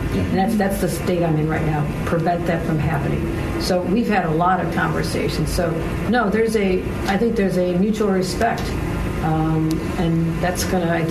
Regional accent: Buffalo, New York, United States; I'm from Buffalo. We don't put up a lot of crap.

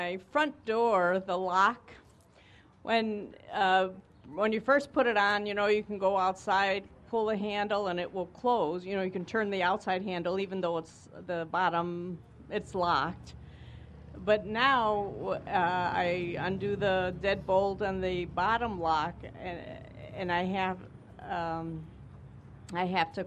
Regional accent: Woodridge, Illinois, United States; I'm from Woodridge.

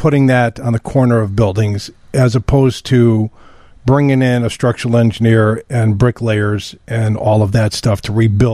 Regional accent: Des Plaines, Illinois, United States; I grew up off of Ballard Road. So there in Des Plaines over there by Niles.

